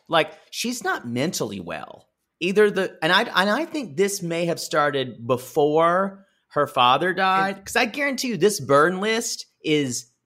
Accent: Australia; I'm like I'm Australian.

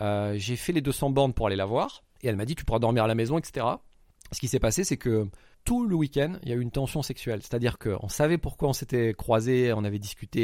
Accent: France; je vais être franc avec toi, je suis français, j'ai 4 jours.

